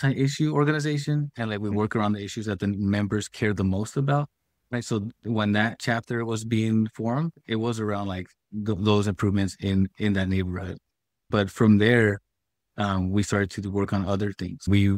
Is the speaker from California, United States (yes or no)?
yes; Chula Vista, California, United States; I was born here in Chula Vista. I was born and raised here, like the South Bay, South San Diego.